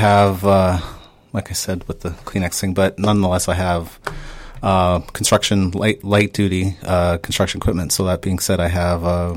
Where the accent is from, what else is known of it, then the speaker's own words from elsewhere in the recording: Whitby, Ontario, Canada; Because when I was a kid growing up in Whitby, I used to see all the streets being built and stuff.